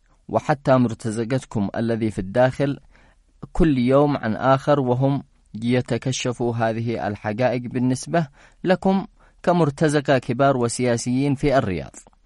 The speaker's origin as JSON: {"language": "Arabic", "country": "Yemen", "said": "نحن كيمنيين"}